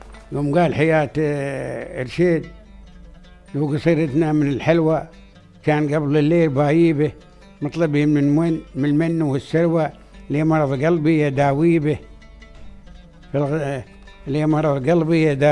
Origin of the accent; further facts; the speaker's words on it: United Arab Emirates; وهاي ما توجد إلا عندنا في الإمارات، دولة الإمارات